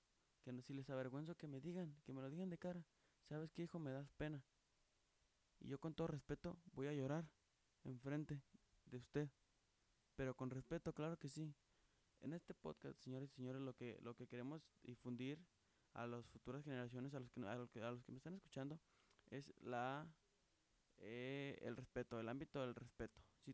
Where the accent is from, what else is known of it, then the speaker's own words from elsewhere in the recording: Mexico; Como buen mexicano que soy, cruzando por el cruce de cebras.